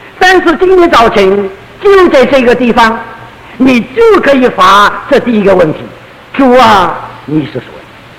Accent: China; 因为在我们中国人的印象里头，好像没有人比孔子和周公啊更美了更高了。

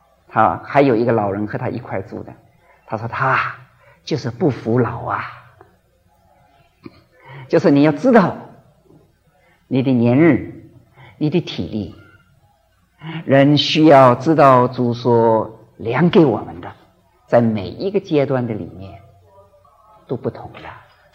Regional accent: China; 我们中国人也常讲这么句话，我们要扶老

